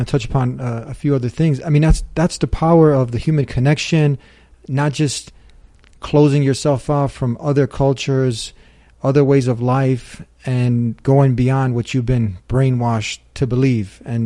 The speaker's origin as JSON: {"language": "English", "country": "United States", "said": "Look, I'm an American. I love my country"}